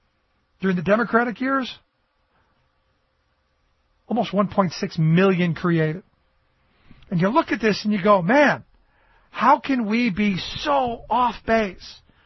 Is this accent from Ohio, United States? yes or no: yes; Ohio, United States; In the Midwest, when I grew up in Ohio, what'd you see?